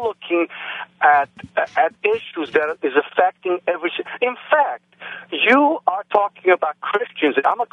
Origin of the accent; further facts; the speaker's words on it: Romania; English is a second language; moved away; Yes. I came from Romania almost.